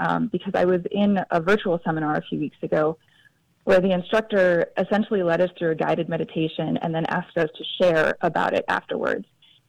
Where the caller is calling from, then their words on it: San Jose, California, United States; I am calling from San Jose, California.